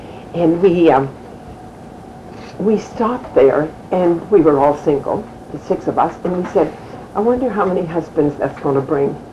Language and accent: English; St. Agathe, Manitoba, Canada; born there; I was born in St. Agathe. My folks moved to Edmonton. And all of us, we all went to St. Agathe, every one of us.